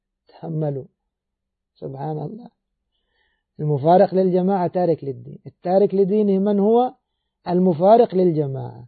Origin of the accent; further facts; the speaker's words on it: Egypt; لما نزلنا بلادنا مصر